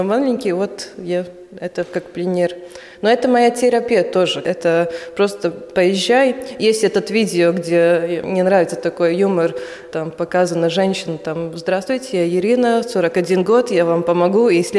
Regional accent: Latgale, Latvia; А так тут еще я сама из Латгалии, и тут две картины посвящены, да, вот этой деревне, потому что это тоже как бы часть моей жизни очень.

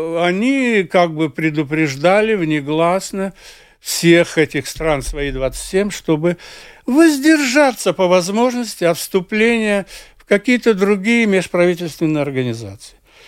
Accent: Riga, Latvia; born or raised there

